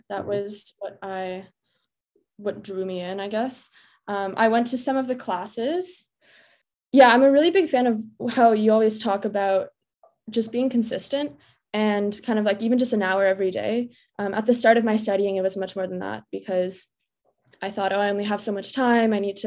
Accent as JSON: {"language": "English", "country": "Canada", "said": "I go to Dalhousie, so I'm Canadian. I'm in Halifax."}